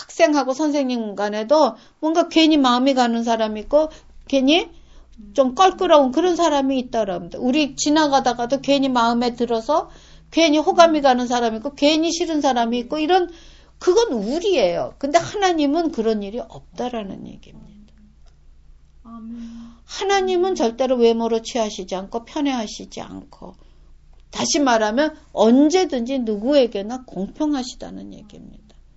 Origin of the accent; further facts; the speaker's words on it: South Korea; 우리가 크리스천이지만 한국 사람으로서